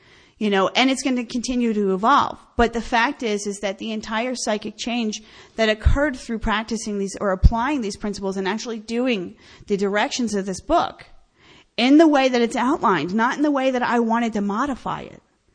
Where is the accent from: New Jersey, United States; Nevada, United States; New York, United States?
New Jersey, United States; now in Pennsylvania, United States; I actually live in Pennsylvania now. I keep saying Jersey because that's where I grew up.